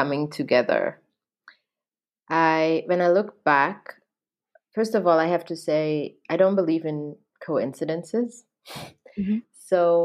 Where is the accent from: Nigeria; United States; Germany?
Germany; English is a second language; So I'm German. So I was born and raised in Germany. And so I went to Leipzig University and I studied there.